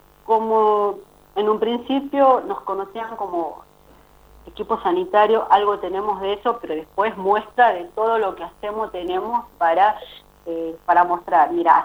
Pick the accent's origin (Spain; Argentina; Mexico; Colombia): Argentina; Salta; No, nosotros somos de Capital.